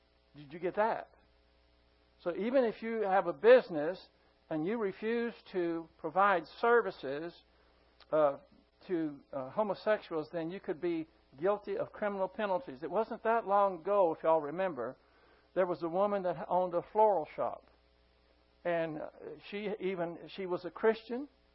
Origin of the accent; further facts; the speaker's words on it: Texas, United States; it's embarrassment to me as a Texan that this took place in Texas, especially right here in our own backyard.